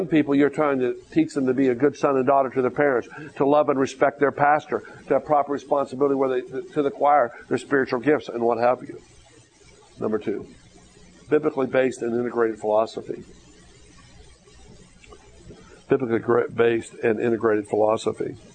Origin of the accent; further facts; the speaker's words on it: Ohio, United States; also born or lived in Texas; Well, I'm from Northeast Ohio.